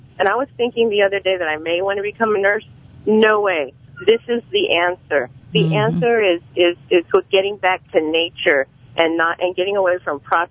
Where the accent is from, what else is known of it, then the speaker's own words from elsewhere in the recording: United States; I'm Hispanic. I'm Mexican American.